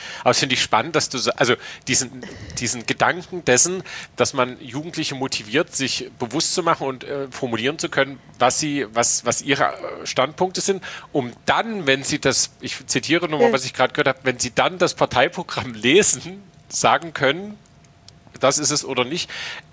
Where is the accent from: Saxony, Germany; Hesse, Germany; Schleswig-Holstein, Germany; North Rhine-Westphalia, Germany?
Saxony, Germany; Dresden; als Dresdner